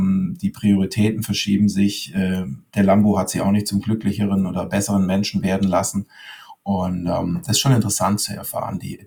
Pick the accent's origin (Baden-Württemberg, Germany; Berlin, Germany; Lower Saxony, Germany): Baden-Württemberg, Germany; Leimen